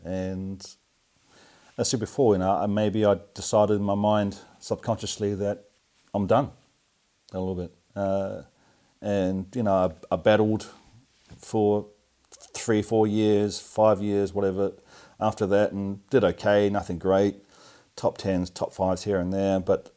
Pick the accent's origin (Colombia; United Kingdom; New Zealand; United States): New Zealand; when I grew up playing back in New Zealand